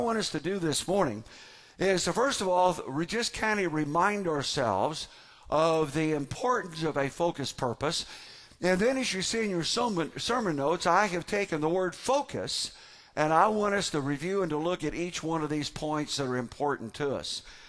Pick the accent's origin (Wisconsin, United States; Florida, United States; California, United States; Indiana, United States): Indiana, United States; I don't think I've seen this much snow since I was a kid growing up in Indiana.